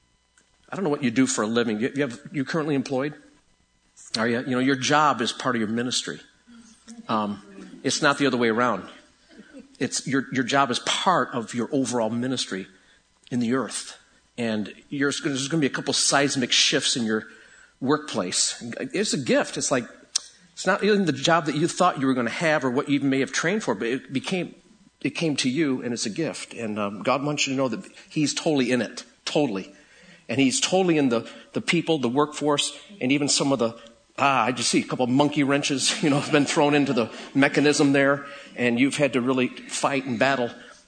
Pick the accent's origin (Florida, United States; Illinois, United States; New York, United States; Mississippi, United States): New York, United States; Rochester; And I'm going to go out on a limb here only because I'm from Rochester. I kept hearing the word Eastman School of Music